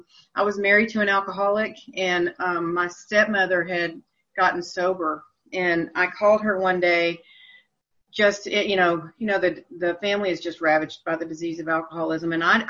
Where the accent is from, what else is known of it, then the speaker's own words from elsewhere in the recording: Bryan, Texas, United States; also born or lived in College Station; the Brazos Club is the AA club in Bryan College Station, which is my hometown and where I sobered up.